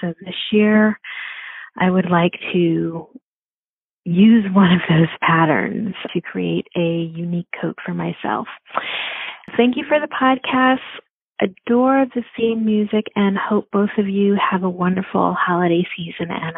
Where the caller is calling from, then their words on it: Connecticut, United States; I'm calling from Connecticut.